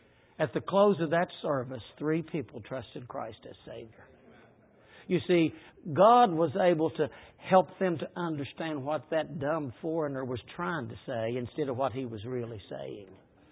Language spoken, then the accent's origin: English; West Virginia, United States; Now, I come from West Virginia, and I'm going to have to hurry because I'm using my own time right now. But I come from West Virginia, and we there in West Virginia have a philosophy about preaching.